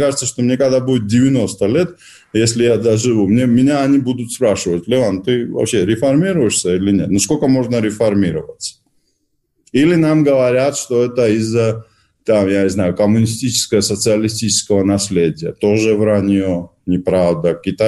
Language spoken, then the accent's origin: Russian; Georgia; которые мы, грузины, считали, считаем и будем всегда считать частью Грузии